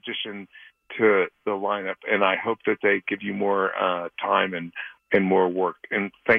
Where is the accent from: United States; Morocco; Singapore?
United States; Brooklyn, New York; now in Mexico; No, I live here. I'm a permanent resident, but I'm from Brooklyn.